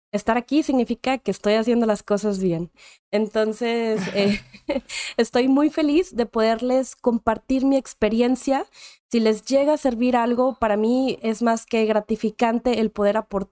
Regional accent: Monterrey, Nuevo León, Mexico; born there; Yo soy nacida originaria de Monterrey, Nuevo León, México

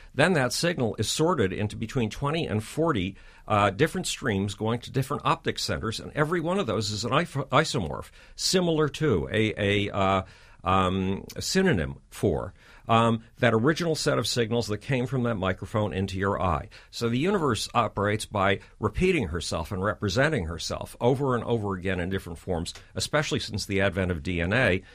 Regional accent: Buffalo, New York, United States; As a Jewish Buffalonian, I made it into a bagel.

